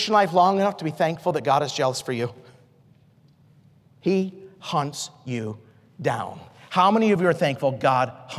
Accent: Idaho, United States; I grew up in Idaho.

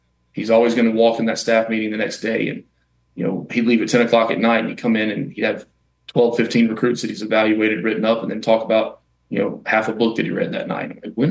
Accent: Birmingham, Alabama, United States; I'm from Birmingham, and we were actually at the home for Christmas

